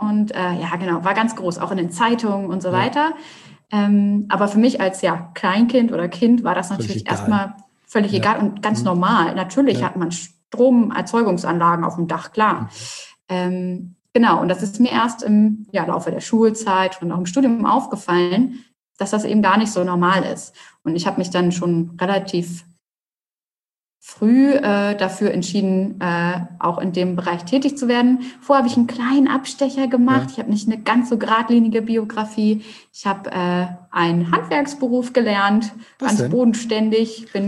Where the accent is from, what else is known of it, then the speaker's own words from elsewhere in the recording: Hamburg, Germany; Ich bin eine Hamburger Dern, habe es quasi nie aus der Stadt rausgeschafft. Ja. Bin auf St. Pauli aufgewachsen und dann sind meine Eltern in eine ökologische Genossenschaft gezogen, die sie gegründet haben.